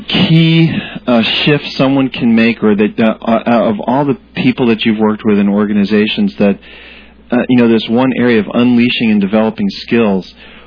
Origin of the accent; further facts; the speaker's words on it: United States; growing up in North America and the United States